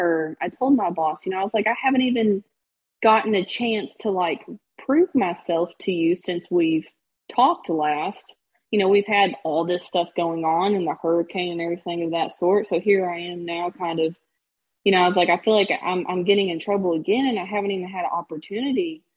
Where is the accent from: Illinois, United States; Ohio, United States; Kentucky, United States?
Kentucky, United States; Owensboro; I have had resentment toward my hometown, Owensboro, Kentucky, because of reasons with Morgan's family